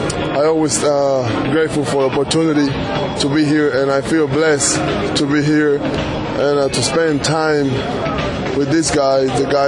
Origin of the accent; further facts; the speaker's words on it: Venezuela; English is a second language; Well, not just the Venezuelan pitchers